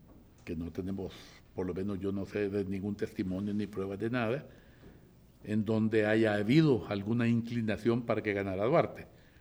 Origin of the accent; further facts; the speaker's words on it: El Salvador; no era nuestra responsabilidad como salvadoreños hacerla